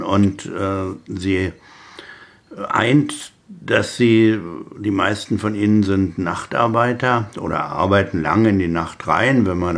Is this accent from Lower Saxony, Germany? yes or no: no; Berlin, Germany; born or raised there